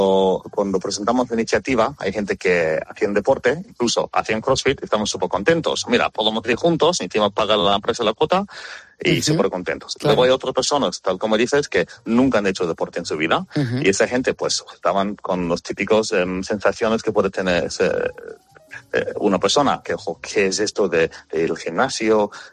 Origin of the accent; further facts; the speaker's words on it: Australia; yo soy de origen australiano y tengo entendido que en mi país se hace bastante esas cosas.